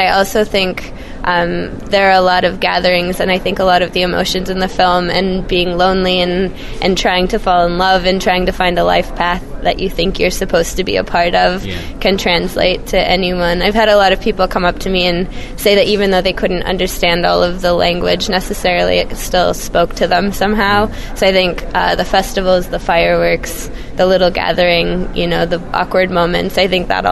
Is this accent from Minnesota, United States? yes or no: no; Montana, United States; a film that I shot in my hometown in a small town in Montana